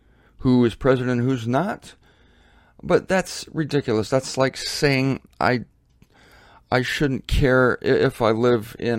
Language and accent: English; United States; And speaking as an American and as a citizen of the world, which I am